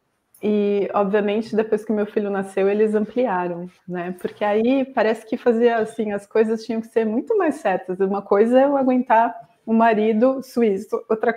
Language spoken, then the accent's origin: Portuguese; São Paulo, Brazil; also born or lived in São Carlos; eu sou de São Paulo, e depois de ter morado aqui, eu não queria mais morar em São Paulo, porque, enfim, né, era um contraste muito grande. E aí eu fui para São Carlos, que é interior de São Paulo